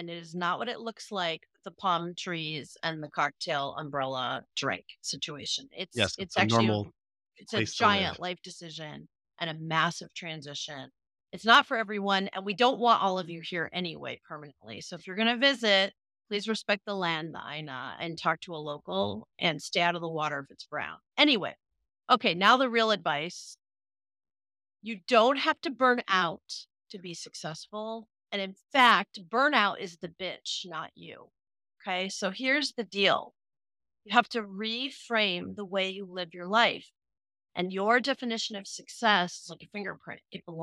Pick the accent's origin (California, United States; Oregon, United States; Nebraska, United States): California, United States; Half Moon Bay; I came from Half Moon Bay